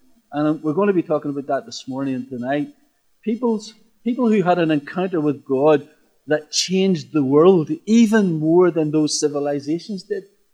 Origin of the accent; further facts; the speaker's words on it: Belfast, Northern Ireland, United Kingdom; I grew up in North Belfast at a time whenever things in Northern Ireland were not great, to say the least.